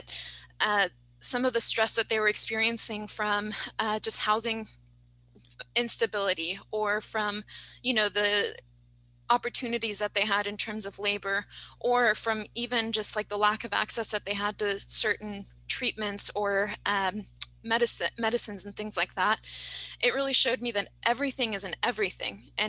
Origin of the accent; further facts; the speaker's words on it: Mexico; the place that feels the most essential to go back to is my childhood in Mexico